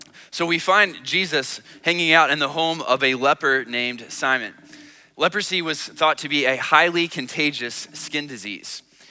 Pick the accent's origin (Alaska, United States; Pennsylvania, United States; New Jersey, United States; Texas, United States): Texas, United States; I was raised in West Texas in the district that was showcased on the movie Friday Night Lights.